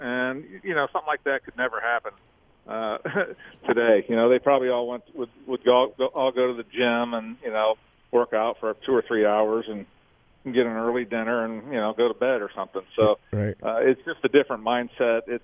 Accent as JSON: {"language": "English", "region": "Nebraska", "country": "United States", "tie": "born or raised there", "said": "Even though I grew up in Nebraska, I'd never been to the Black Hills and never been to see Mount Rushmore"}